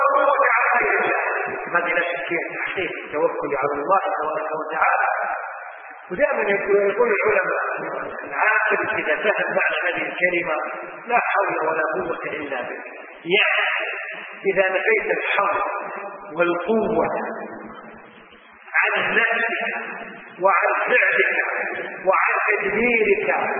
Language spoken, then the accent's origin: Arabic; Kuwait; شوف اي مستشفى عندنا في الكويت